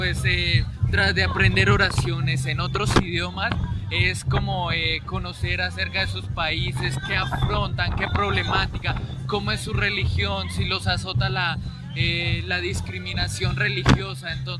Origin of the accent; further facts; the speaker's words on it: Colombia; vengo de Colombia.